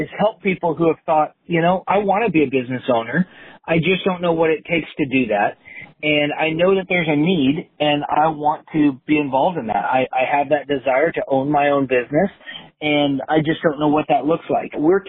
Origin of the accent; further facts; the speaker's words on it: Keizer, Oregon, United States; I grew up in Kaiser, and in Kaiser, the first team that I played on, I was sponsored by Ben's Rentals.